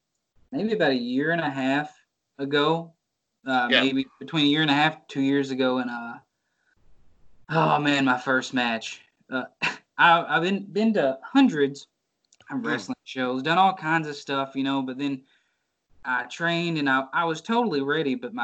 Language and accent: English; Arkansas, United States; But I'm inspired by all styles. I grew up in Arkansas. Memphis wrestling is the number one thing.